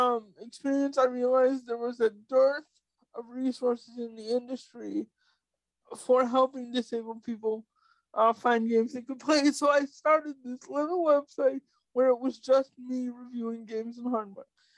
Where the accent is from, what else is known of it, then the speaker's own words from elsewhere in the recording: Canada; also born or lived in Atlanta / Minneapolis; I miss my universal healthcare, because being disabled and growing up in Canada, you had really good, really, really good services.